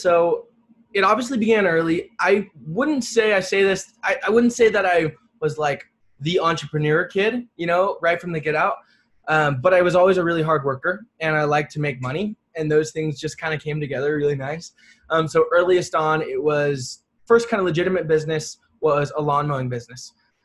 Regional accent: Salt Lake City, Utah, United States; I'm from Salt Lake City, Utah. It's where I'm living right now.

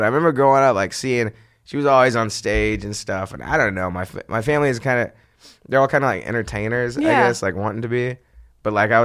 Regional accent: San Antonio, Texas, United States; No, I grew up in San Antonio.

